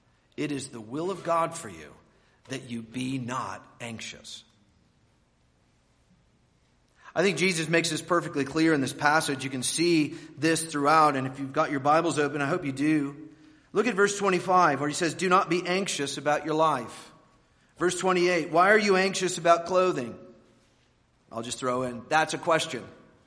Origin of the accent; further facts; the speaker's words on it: United States; I know as an American that I've grown up in a world that accepts a certain level of ridiculous stress as normal.